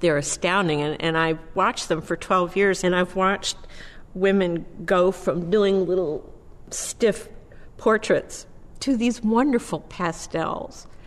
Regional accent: New York, United States; born there; also born or lived in Georgia / Texas / Oklahoma / Illinois; So though I was born in New York, I almost immediately moved to Georgia, Texas, Oklahoma, Illinois, Long Island, Morocco, California, England, and back to New York.

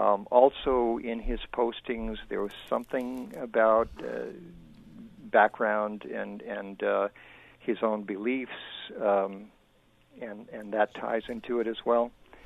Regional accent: United States; I mean, coming back into this country, I'm born American. I spent most of my life here, but I spent a lot of years overseas.

